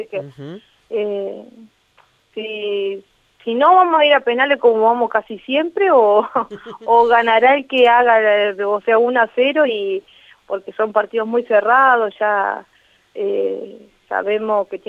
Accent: Gualeguay, Entre Ríos, Argentina; soy de Gualeguay, ya juego hace bastante en Gualeguaychú, así que me siento una más de allá

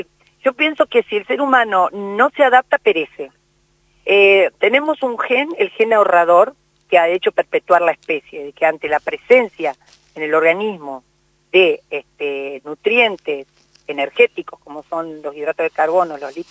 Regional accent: Patagonia, Argentina; Yo soy también patagónica y teníamos como una alimentación más estacional.

